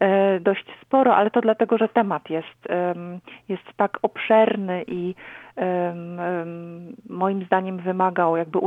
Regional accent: Legnica, Lower Silesian Voivodeship, Poland; sama wśród takich rzeczy wyrosłam i jestem z Legnicy, dawnej Lignic na Dolnym Śląsku.

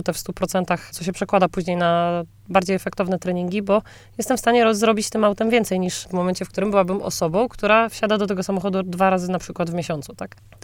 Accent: Podlaskie Voivodeship, Poland; Ja do rady adwokackiej jestem u siebie w Białymstoku, bo akurat moje miasto rodzinne należy pod Białystok

